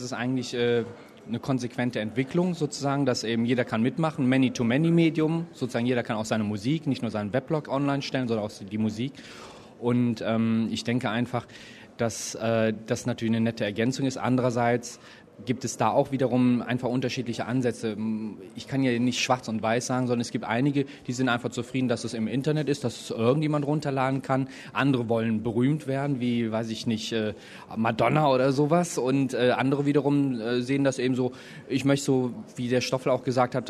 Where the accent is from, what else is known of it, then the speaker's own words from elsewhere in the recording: Germany; Und wie soll ich als Deutscher irgendwie diese kyrillische Schrift lesen?